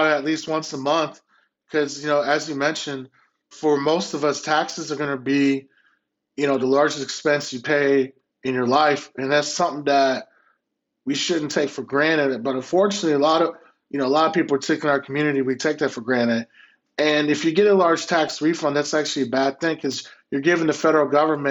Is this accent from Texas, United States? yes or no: yes; Houston, Texas, United States; Well, you know, growing up in Houston, I was playing basketball in my backyard.